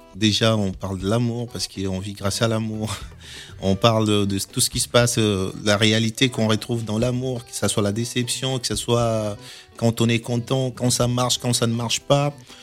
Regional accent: Goma, North Kivu, DR Congo; c'est que je suis natif de Goma.

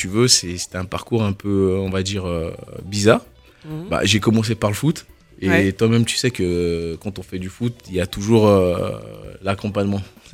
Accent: Lyon, Auvergne-Rhône-Alpes, France; now in Savigny-le-Temple, France; Non, je suis originaire de Lyon.

